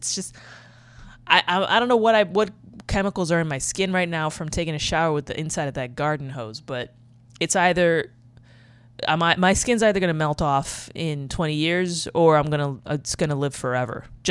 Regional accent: New York City, New York, United States; I've never driven a car in my life. I grew up in New York City, okay?

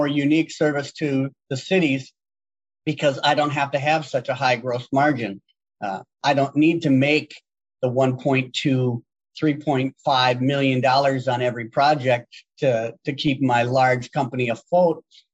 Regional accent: Neenah, Wisconsin, United States; now in US South; I grew up in Wisconsin. I did actually grow up in Neenah, so I'm familiar with the Midwest contractors

